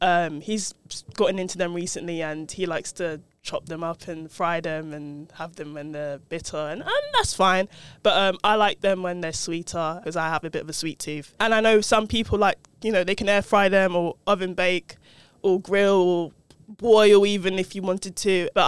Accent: Nigeria; So I'm Nigerian, and like I've always grown up eating and loving plantains

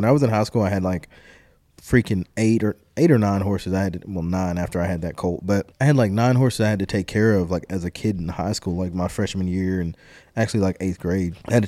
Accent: Dunn, North Carolina, United States; So I was raised in Dunn, North Carolina, and like Benton, North Carolina area. We lived on this road. It's called Fairground Road.

